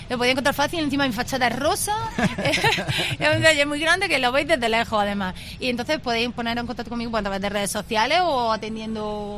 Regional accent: Granada, Andalusia, Spain; las cuatro somos mujeres granadinas.

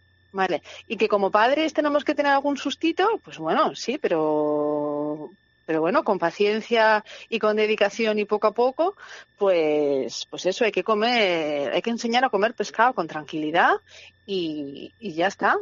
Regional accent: Huesca, Aragon, Spain; Que no es como en el interior, yo vengo de Huesca, entonces es alucinante

